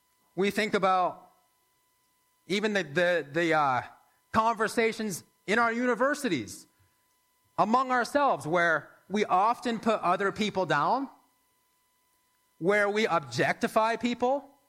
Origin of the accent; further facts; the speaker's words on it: Woodstock, New Brunswick, Canada; we biked from my hometown of Woodstock about 20 kilometers to Nakowick